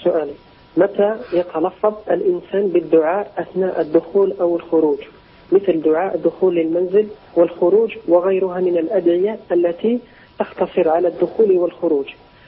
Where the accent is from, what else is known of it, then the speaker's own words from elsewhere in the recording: Algeria; كما عندنا في الجزائر